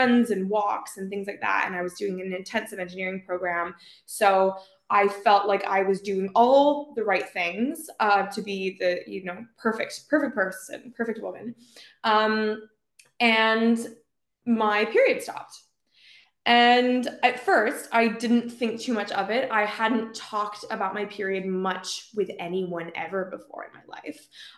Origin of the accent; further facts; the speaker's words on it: Canada; now in United Kingdom; So I'm 26 and I'm from Canada, but I'm currently living in the UK where I'm doing my PhD in biomedical engineering.